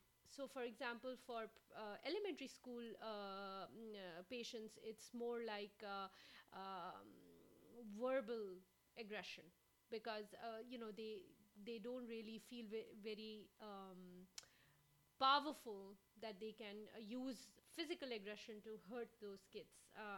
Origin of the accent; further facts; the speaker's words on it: Pakistan; as a child, I was bullied as well in school. And growing up in Pakistan